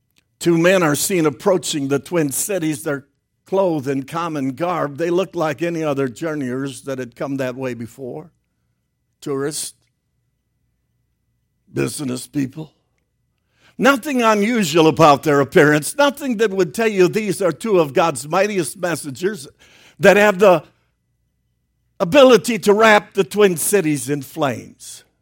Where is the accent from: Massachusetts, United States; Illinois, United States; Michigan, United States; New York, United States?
Illinois, United States; Chicago; When I first went, I was raised in Chicago. I thought that was the baddest of the bad.